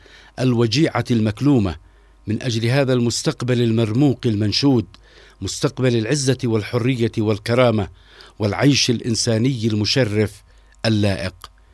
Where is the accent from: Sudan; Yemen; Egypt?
Yemen; وهذا هو حالنا كيمنيين